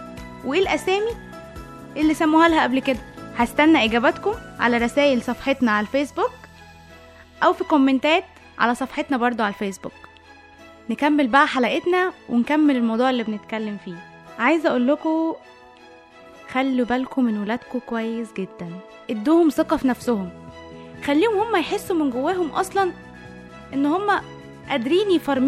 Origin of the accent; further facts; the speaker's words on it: Egypt; إحنا كمصريين كلنا عندنا الألفاظ اللي كل واحد فينا شهير بيها